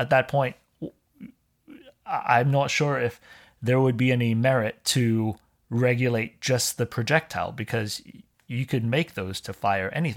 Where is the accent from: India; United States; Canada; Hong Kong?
Hong Kong; I'm ethnically, I'm Chinese. I grew up over in Hong Kong. I grew up in the culture. My family, you know, we're Southern Chinese.